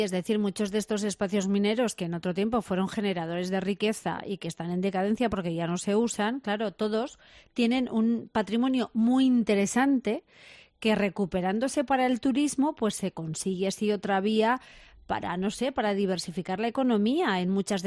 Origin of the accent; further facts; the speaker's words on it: Castilla-La Mancha, Spain; Almadén, por ejemplo, y hablo ya de Tiro pa' mi tierra en Ciudad Real